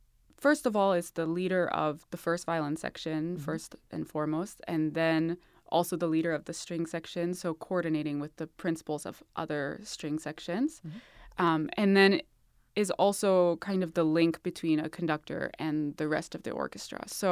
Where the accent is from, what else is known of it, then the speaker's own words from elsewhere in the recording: Pinehurst, North Carolina, United States; born there; I was born in the Pinehurst area in North Carolina, and my parents had just moved to Greensboro, which mm-hmm. is about 45 minutes from North Carolina School of the Arts.